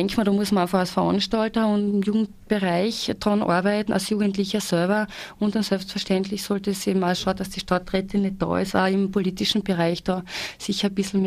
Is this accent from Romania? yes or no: no; Carinthia, Austria; als da bei uns in Kärnten das ist